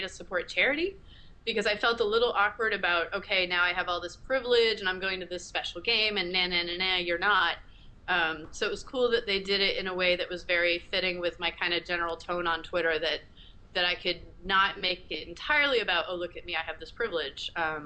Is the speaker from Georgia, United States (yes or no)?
no; Connecticut, United States; I grew up in Connecticut, huge, huge hockey fan.